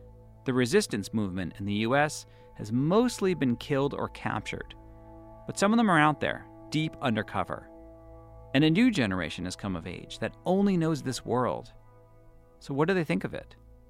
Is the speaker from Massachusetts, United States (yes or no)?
yes; Boston, Massachusetts, United States; I'm Jewish, and I grew up in Boston. I don't usually talk about those two things at the same time, but growing up Jewish in Boston was interesting.